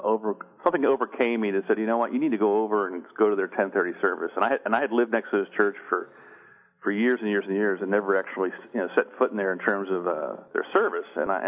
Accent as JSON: {"language": "English", "town": "Philadelphia", "region": "Pennsylvania", "country": "United States", "tie": "born or raised there", "said": "So I'm from the Philadelphia area. I'm actually speaking to you from Philadelphia right now. So I grew up in Philadelphia. I went to Catholic school through eighth grade. So I'm a cradle Catholic."}